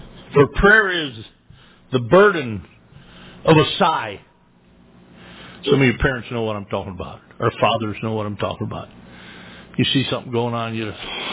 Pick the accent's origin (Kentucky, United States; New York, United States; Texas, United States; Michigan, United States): Michigan, United States; Hope; He grew up in my hometown of Hope, Michigan.